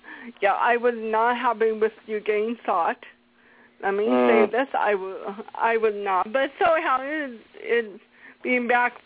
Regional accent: Seattle, Washington, United States; because I'm from Seattle, and we won the Super Bowl

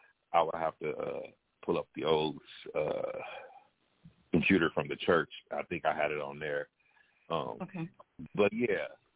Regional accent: Pasadena, California, United States; Now, I just want people to know that I'm from Pasadena.

